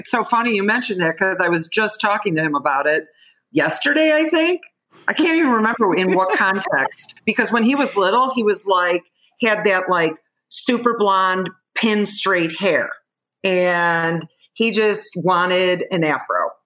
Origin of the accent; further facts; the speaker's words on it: Chicago, Illinois, United States; and we're from Chicago, so he was going to go to Illinois.